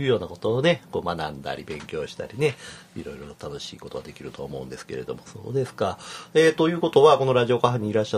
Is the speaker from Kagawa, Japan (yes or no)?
no; Kyoto, Japan; 生まれも育ちも京都上京でございまして、昭和45年の生まれになりますから今年で47歳という形になります。